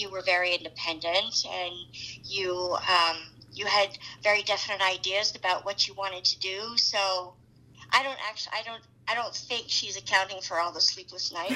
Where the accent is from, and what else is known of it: Washington, District of Columbia, United States; born or raised there; also born or lived in Paris, France